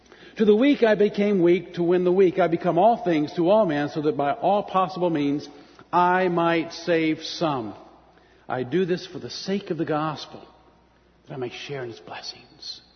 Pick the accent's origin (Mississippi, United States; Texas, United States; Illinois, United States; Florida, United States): Florida, United States; I grew up in Central Florida, as I said, and we used to watch the rockets go up.